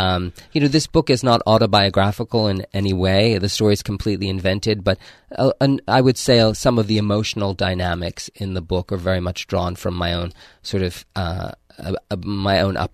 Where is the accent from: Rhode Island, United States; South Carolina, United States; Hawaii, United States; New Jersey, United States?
New Jersey, United States; I come from New Jersey, and I think we find humor in everything back in New Jersey.